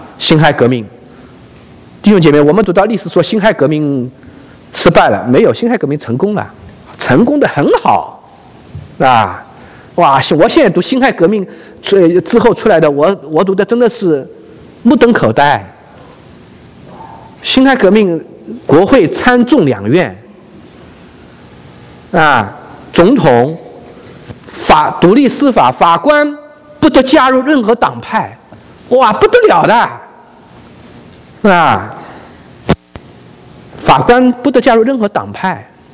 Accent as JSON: {"language": "Chinese", "country": "China", "said": "他从1840年以来回顾以来我们中国人的种种的这样追求啊"}